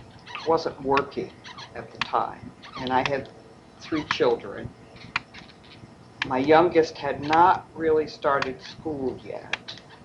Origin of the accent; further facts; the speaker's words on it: Canaan, Connecticut, United States; born there; I was born in Canaan, Connecticut, on December 20th, 1934.